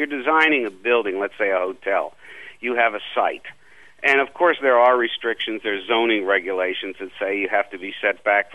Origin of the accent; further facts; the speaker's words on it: Miami, Florida, United States; I think the major influence for me, and very fortunate, was that I grew up in a tourist town.